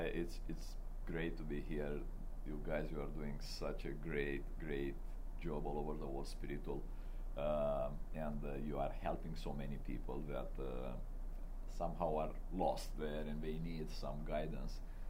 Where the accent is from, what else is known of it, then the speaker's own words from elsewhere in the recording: Canada; also born or lived in Romania; I was born actually in Romania. When I was a child, I came here in Canada, so I am a proudly Romanian Canadian. And actually, I live all over the world now